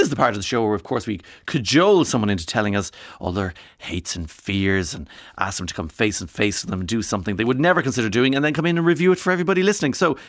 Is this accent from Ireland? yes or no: yes; Ireland; As Irish people